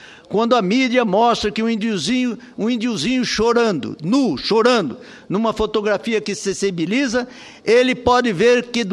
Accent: Brazil; todos nós somos brasileiros.

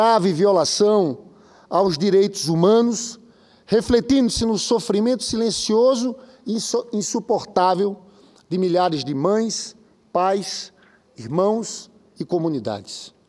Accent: Paraíba, Brazil; born there; now in Rio de Janeiro, Brazil; O estado onde eu nasci, a Paraíba, eu sou senador pelo Rio, mas sou paraibano

